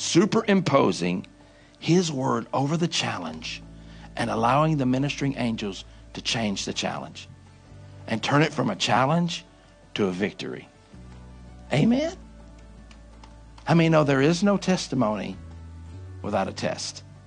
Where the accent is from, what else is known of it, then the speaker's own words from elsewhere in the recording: the South, United States; accent: Southern; So English is not my thing, as you can hear. I'm from the South, so I talk weird, right?